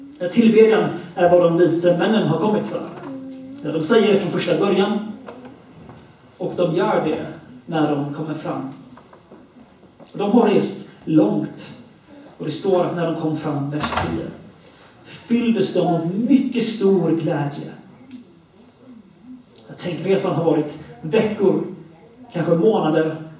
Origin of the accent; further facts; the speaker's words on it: United Kingdom; now in Sweden; Jag växte upp i Storbritannien.